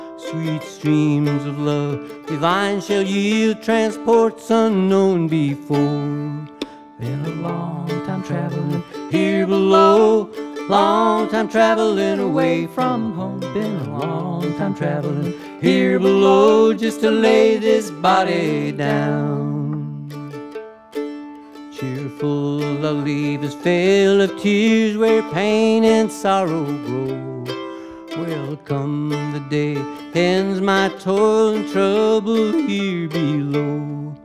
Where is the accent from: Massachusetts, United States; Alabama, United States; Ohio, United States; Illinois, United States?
Illinois, United States; Chicago; also born or lived in Kansas; Well, I was born in Chicago in 1954, and we moved to Kansas almost immediately, and I was there till about 1960. And so I learned, my first memories are of Kansas. And then we went to Chicago